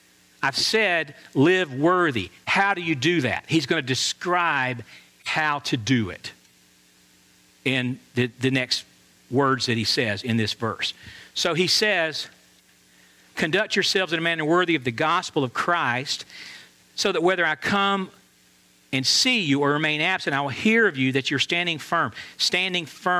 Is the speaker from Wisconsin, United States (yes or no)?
no; Atlanta, Georgia, United States; I'm from Atlanta. You got nothing on us.